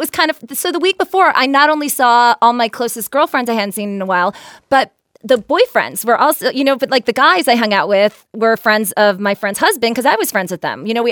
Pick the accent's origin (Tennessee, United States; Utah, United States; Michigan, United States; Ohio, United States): Ohio, United States; Cleveland; Did you guys know I'm from Cleveland?